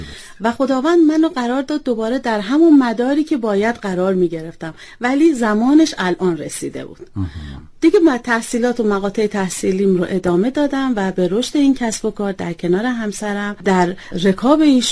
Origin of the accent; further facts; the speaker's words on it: Tehran, Tehran Province, Iran; born there; بنده متولد تهران هستم، سال 54 در یه خانواده نظامی به دنیا اومدم.